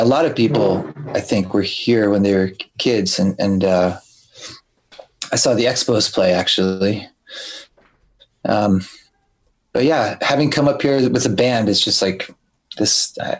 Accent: Rhode Island, United States; I'm American, you know, I grew up in Rhode Island.

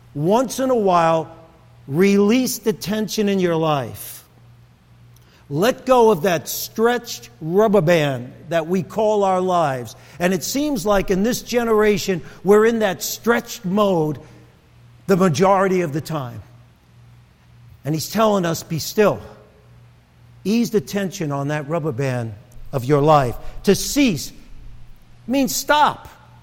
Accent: Brooklyn, New York, United States; I thought people, when I grew up in Brooklyn, after midnight, they went to bed.

